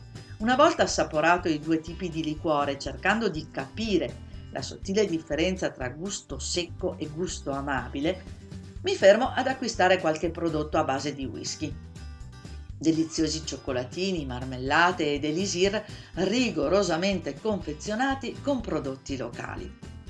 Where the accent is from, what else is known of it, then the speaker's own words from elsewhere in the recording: Dolomites, Italy; le Dolomiti sono la mia terra.